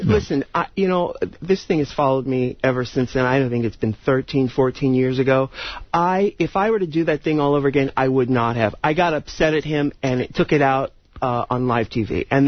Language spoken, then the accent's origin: English; San Diego, California, United States; I'm from San Diego.